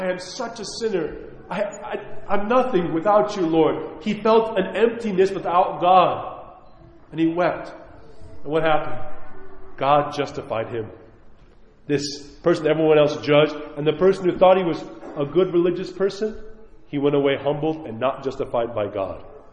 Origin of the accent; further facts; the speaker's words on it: New York, United States; Forgive my language. I'm a New Yorker. Sorry.